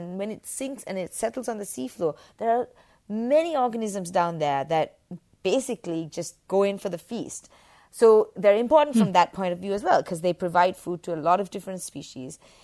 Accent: Sri Lanka; I grew up in the tropics. I'm from Sri Lanka.

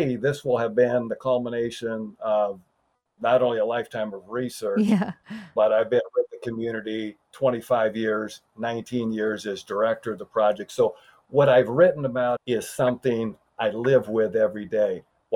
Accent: Mesa, Arizona, United States; I was growing up in Mesa, and my brothers lived in the town of Maricopa, which was an agricultural community at that point.

